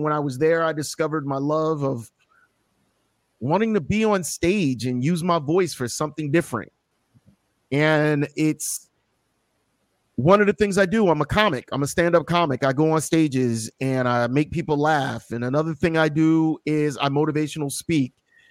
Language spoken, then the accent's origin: English; Scotch Plains, New Jersey, United States; Born and raised in Scotch Plains, New Jersey. For any of you watching, big ups to Scotch Plains, New Jersey.